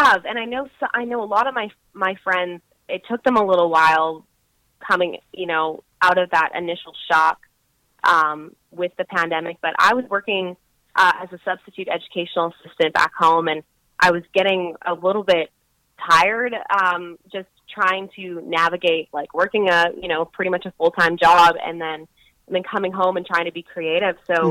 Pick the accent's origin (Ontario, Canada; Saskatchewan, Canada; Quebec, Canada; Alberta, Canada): Saskatchewan, Canada; Spiritwood; And I grew up in Spiritwood, Saskatchewan, which was more north.